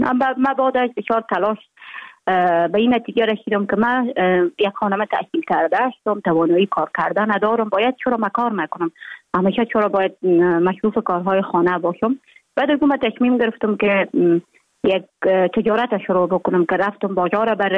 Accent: Jowzjan, Afghanistan; also born or lived in Mazar-i-Sharif; من در ولایت جوزجان به دنیا آمدیم، 26 سال عمر دارم، مکتب خود در افغان ترک تا سنف 9 در جوزجان خواندیم، بعدا آمدیم سنف 10 تا 12 در افغان ترک مزار شریف ادامه دادیم.

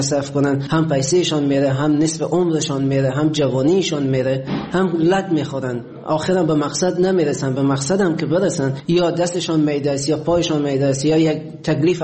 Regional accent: Afghanistan; moved away as an adult; حدود 3.5-4 سال میشه از افغانستان اومدم بیرون.

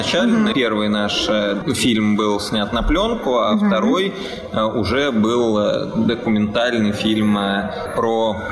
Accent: Saint Petersburg, Russia; Можно сказать, что мы из Петербурга.

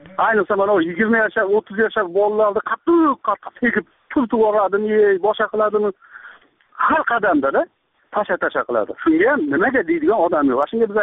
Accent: Marhamat, Andijan Region, Uzbekistan; now in Moscow, Russia; Andijonning Marhamatidan

